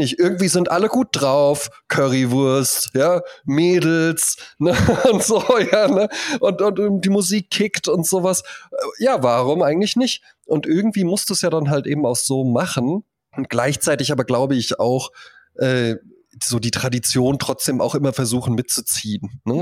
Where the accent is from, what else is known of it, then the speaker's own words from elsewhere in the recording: Wetzlar, Hesse, Germany; Da war in Wetzlar, wo ich herkomme, da gibt es auch recht weit verbreitete freikristliche Gemeinden.